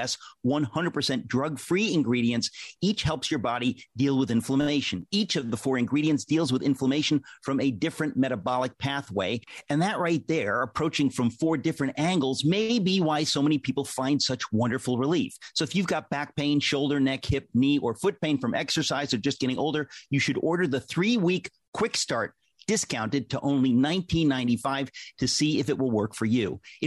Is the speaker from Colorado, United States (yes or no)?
no; Queens, New York, United States; born there; You're born in the Bronx. I was born in Queens. So we're New Yorkers by birth.